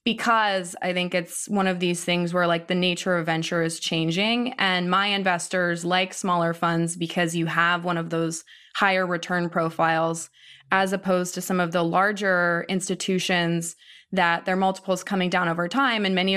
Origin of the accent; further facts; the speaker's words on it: Ohio, United States; I went to a state school. I grew up in Ohio.